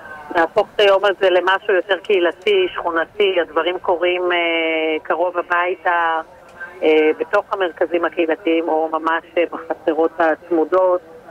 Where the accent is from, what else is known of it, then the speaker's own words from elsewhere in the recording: Afikim, Northern District, Israel; אני מקיבוץ אפיקים, בעמק הירדן, ליד הכינרת.